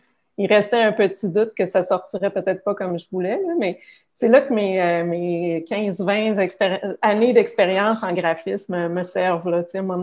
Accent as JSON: {"language": "French", "town": "Charlesbourg", "region": "Quebec", "country": "Canada", "tie": "born or raised there", "said": "moi, j'ai grandi à Charlebourg"}